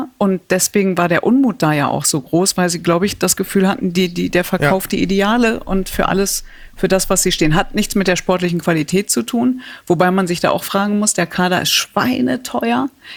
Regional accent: Datteln, North Rhine-Westphalia, Germany; Ich komme aus Datteln, bin aber trotzdem nicht Schalke oder Dortmund, sondern Gladbach-Fan geworden.

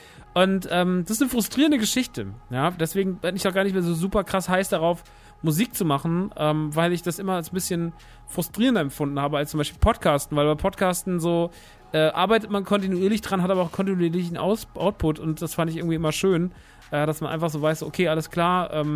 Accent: Rodgau, Hesse, Germany; alte Heimat, eher eine kleine Stadt in der Nähe von Offenbach und Frankfurt und so und Dietzenbach und Aschaffenburg und sowas. Da irgendwo in der Mitte liegt Rottgau

